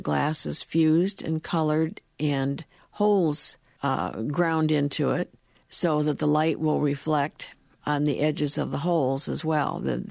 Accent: Cleveland Heights, Ohio, United States; I grew up in Cleveland, yes, Cleveland Heights.

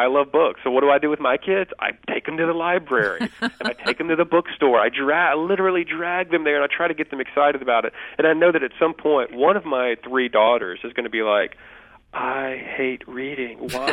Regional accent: the South, United States; The ones about growing up in the South or the ones about growing up out in the country or having my dad as a dad were always the ones that got the most laughs

